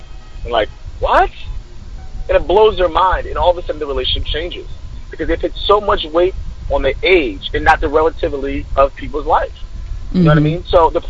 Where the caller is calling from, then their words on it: New Jersey, United States; from Jersey.